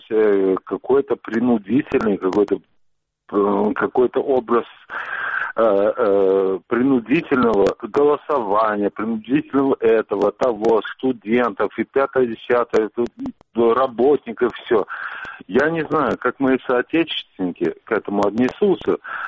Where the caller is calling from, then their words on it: Crimea, Ukraine; Я тоже звоню из Крыма. Я работаю за рубежом. Вот. Бываю в Крыму иногда.